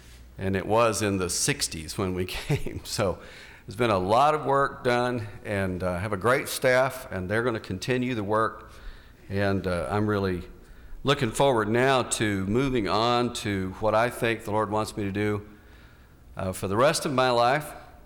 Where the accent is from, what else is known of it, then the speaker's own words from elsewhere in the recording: Garland, Texas, United States; because I grew up in Garland, which is about 35 miles from McKinney.